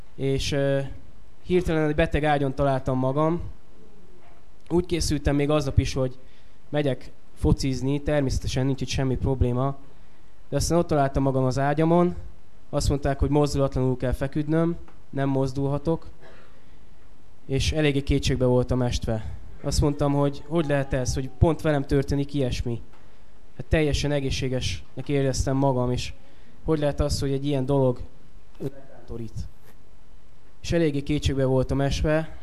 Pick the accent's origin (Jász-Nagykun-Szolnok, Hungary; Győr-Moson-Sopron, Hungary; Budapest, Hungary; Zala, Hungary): Budapest, Hungary; Budafok; born there; also born or lived in Érd; így költöztünk vissza Budafokra. Én tulajdonképpen Budafokon is születtem már, csak egy kis időre kiköltöztünk a szüleimmel, körülbelül 20 km alá Budapesttől Éldre. Tehát így kerültem vissza Budafokra.